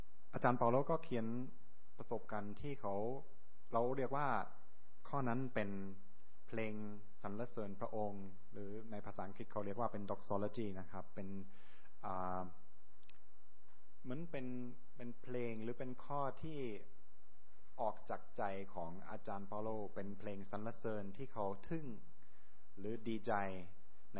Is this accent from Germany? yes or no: yes; Germany; Thai is a second language; วันนี้ผมมาเทศนาเป็นคนเยอรมันเป็นชาวเยอรมันมาในคริสตจักรในประเทศไทย